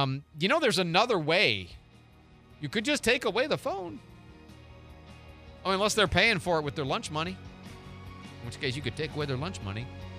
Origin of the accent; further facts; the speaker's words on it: Pontiac, Michigan, United States; born there; I am a very fair-weather Detroit person because I was born in Pontiac, and I'm from, like, my dad was a pastor in Detroit, and, you know, I still have fondness.